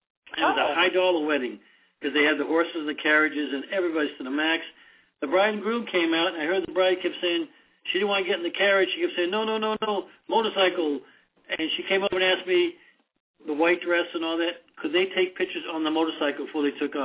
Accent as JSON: {"language": "English", "town": "Oceanside", "region": "California", "country": "United States", "said": "he told me he's from Oceanside. And I said, well, I'm from Oceanside."}